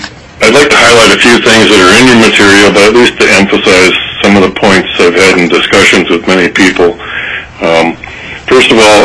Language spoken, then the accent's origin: English; Eagle River, Alaska, United States; I'm from Eagle River, Alaska, a longtime waterfowl hunter